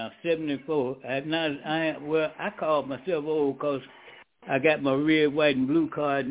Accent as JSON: {"language": "English", "town": "St. Louis", "region": "Missouri", "country": "United States", "tie": "born or raised there", "lives_now": "Detroit, United States", "said": "But I'm in Detroit right now. But I grew up in St. Louis."}